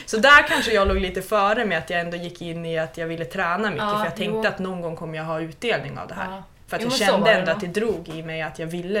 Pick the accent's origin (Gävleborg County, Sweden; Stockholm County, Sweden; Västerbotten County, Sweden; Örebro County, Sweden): Västerbotten County, Sweden; Röbäck; jag sprang ju många gånger i Röbäcksskogen, alltså där vi är uppvuxna då, där även Per Elofsson bor.